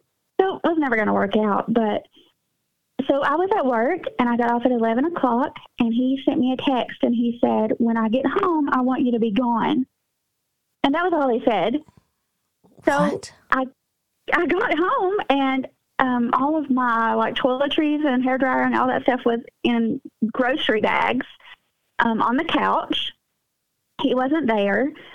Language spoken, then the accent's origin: English; Tennessee, United States; I'm from East Tennessee.